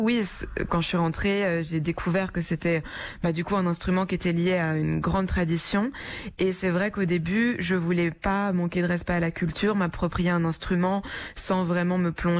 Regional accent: Belgium; born there; je suis née en Belgique

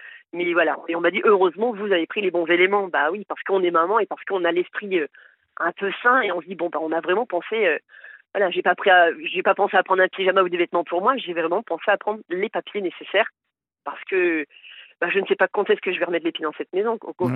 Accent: Hauts-de-France, France; moved away; on m'a fait quitter ma région natale, des Hauts-de-France, on m'a fait quitter une maison que j'ai adorée en région parisienne. On m'a fait venir dans un autre département.

